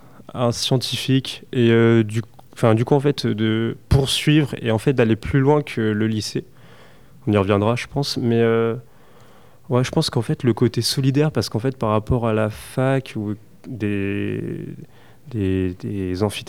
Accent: Caen, Normandy, France; Donc, moi, je viens de Caen.

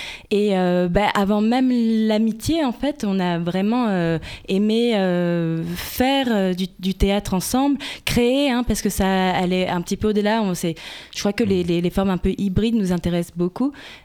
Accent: Corsica, France; Là d'où je viens, en Corse, là où j'ai grandi.

